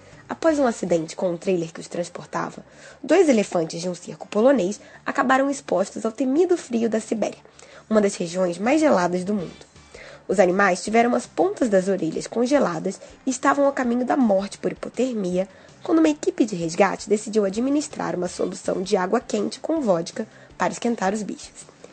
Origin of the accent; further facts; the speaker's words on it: Rio de Janeiro, Brazil; now in São Paulo, Brazil; carioca que fala de ciência em São Paulo.